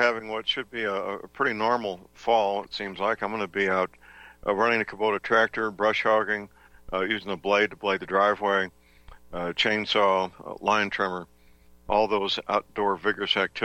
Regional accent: St. Louis, Missouri, United States; living and working in my hometown, St. Louis, Missouri.

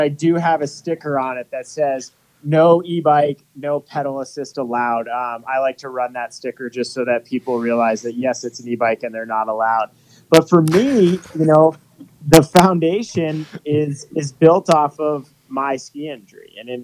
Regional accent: Vermont, United States; now in Reno, United States; I am originally from Vermont, now living out in the Reno, Tahoe area

